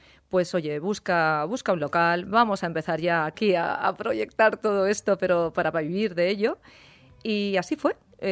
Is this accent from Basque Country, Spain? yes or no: no; Requena, Valencian Community, Spain; yo soy de Requena, que es un pueblecito que está, bueno, pueblecito ahora es muy grande, ya tiene muchos habitantes ya, sí que es verdad. Está pues como a 67 kilómetros de Valencia y dirección hacia Madrid.